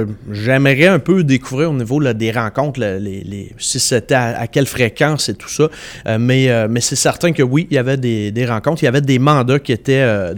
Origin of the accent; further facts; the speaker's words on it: Quebec, Canada; Moi, quand j'étais jeune, je viens du comté de Beauce.